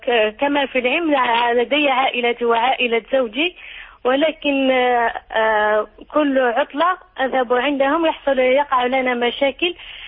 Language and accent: Arabic; Algeria; now in France; أنا أعيش بفرنسا ولكن أصلي من الجزائر.